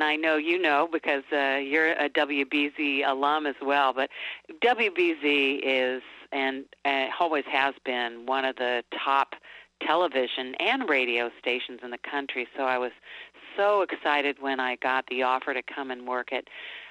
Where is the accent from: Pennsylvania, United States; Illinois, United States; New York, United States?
Illinois, United States; I grew up in Illinois downstate